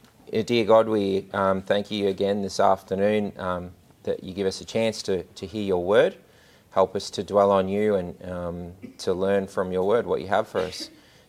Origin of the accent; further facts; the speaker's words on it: Australia; Citizenship is what country do you belong to? Well, I'm Australian and I haven't changed that.